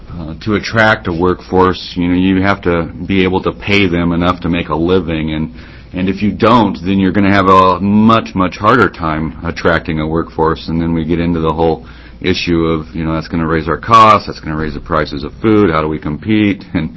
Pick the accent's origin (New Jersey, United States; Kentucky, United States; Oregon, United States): Oregon, United States; When I was growing up in the Willamette Valley, we would all go out and work in the fields